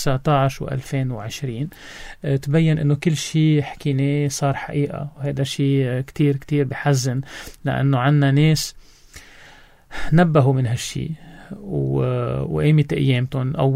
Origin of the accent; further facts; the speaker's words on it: Lebanon; ونحن اليوم عم نشوف كلبنانية وكمسيحية بشكل خاص انه مستقبلنا عم بيختفي من قدامنا،